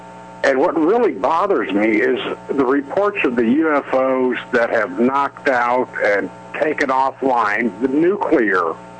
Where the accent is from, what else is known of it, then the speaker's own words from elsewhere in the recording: New York, United States; Good evening, my old friend, and I'm from New York.